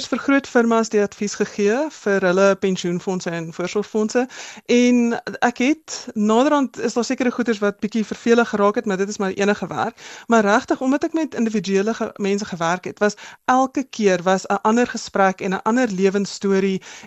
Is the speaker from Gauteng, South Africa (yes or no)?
yes; Johannesburg, Gauteng, South Africa; Ek is 'n gebore en getoe Johannesburger. Ek is in Heelbrug gebore toe dit nog moontlik was om daar so te bly. Maar ek het maar op die Wesrand groot geword. Ek is Hoërskool Linden gematrikuleer